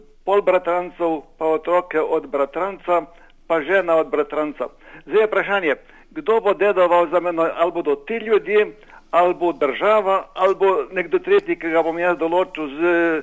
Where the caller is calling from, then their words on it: Ljubljana, Central Slovenia, Slovenia; iz Ljubljane.